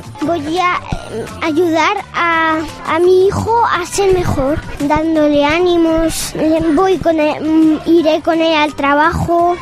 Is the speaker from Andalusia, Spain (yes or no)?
no; Galicia, Spain; me iría a mi pueblo, a Galicia, con el ganado que hagan mis padres